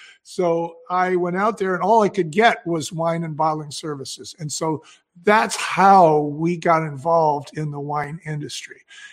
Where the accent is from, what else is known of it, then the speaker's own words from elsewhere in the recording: San Francisco, California, United States; Okay, so Bonnie's from Portland, and I'm from San Francisco.